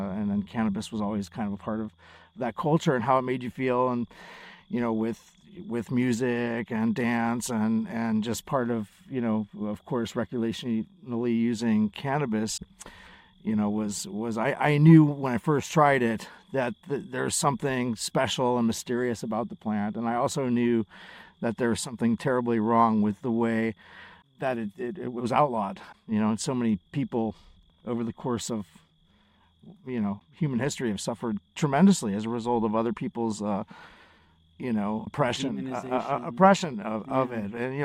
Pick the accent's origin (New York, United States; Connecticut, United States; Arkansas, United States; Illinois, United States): Illinois, United States; Chicago; born there; also born or lived in Miami; So I was born in Chicago to really loving, great parents. And then, you know, they've been there for a while. They got cold, moved to Miami.